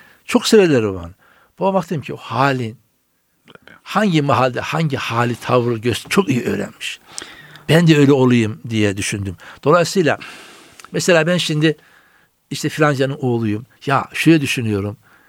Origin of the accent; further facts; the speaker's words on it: Samsun, Turkey; Biz Ordu'nun bir köyündeniz. Ama ben Samsun'da doğup büyümüşüm.